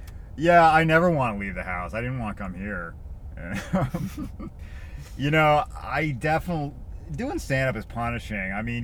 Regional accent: Boston, Massachusetts, United States; I'm from Boston, and in my neighborhood, people called me

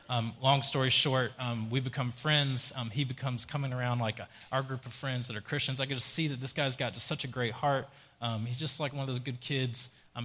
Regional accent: Southeast, United States; Like, look, I'm some guy from the Southeast.

